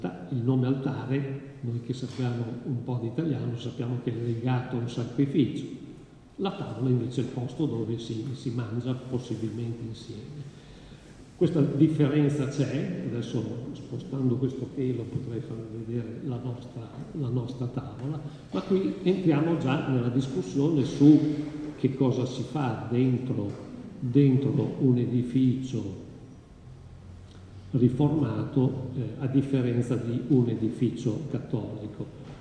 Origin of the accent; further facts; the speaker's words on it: Venice, Veneto, Italy; io da mezzo veneziano che sono un po' perplesso